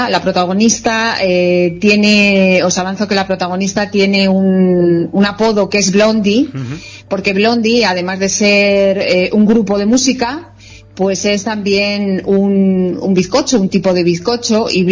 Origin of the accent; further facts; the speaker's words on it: Salamanca, Castile and León, Spain; Y es mi ciudad natal, es la ciudad en la que vivo